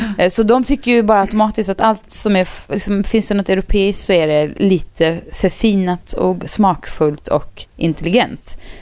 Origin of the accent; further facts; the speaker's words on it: Sweden; also born or lived in United States; Jag är ju mer svensk än jag är amerikan, om man säger så.